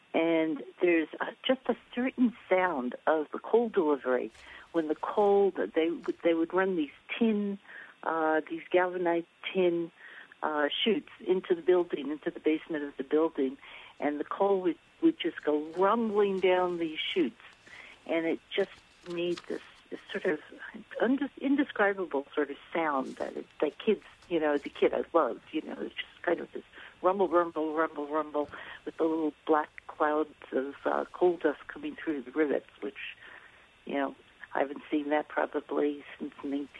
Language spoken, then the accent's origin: English; Park Slope, New York, United States; there are two sounds that I haven't heard in years from growing up in Park Slope, and they're both from the 1950s.